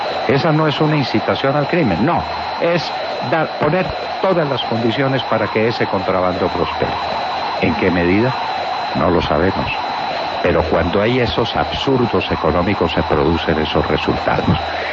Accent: Colombia

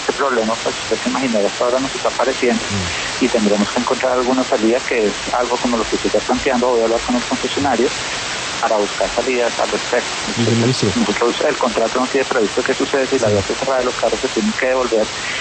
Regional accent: Villavicencio, Meta, Colombia; born there; Yo nací en Villavicencio.

